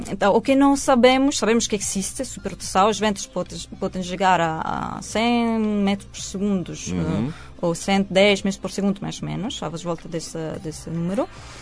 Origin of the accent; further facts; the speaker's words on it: Italy; Quer dizer que eu, como boa italiana, se estou na superfície de Vênus, posso cozinhar uma pizza em 7 segundos.